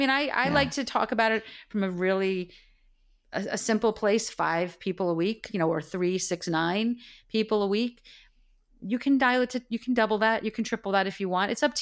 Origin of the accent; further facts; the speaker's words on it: New Jersey, United States; I'm from New Jersey. I talk 100 miles an hour.